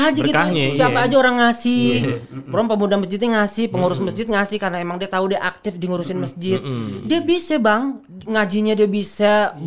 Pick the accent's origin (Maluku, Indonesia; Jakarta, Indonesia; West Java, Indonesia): Jakarta, Indonesia; Gue sebagai orang Betawi terlahir gue masih yang punya mental untuk hidup di Jakarta.